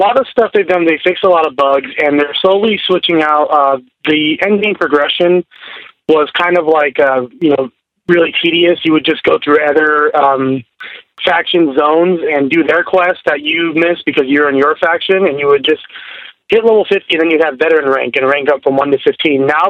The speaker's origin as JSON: {"language": "English", "town": "Bakersfield", "region": "California", "country": "United States", "said": "I'm from Bakersfield, California."}